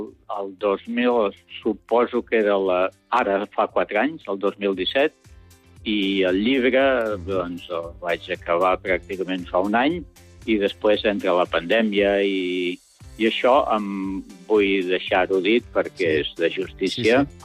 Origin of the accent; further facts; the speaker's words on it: Manresa, Catalonia, Spain; jo soc manresà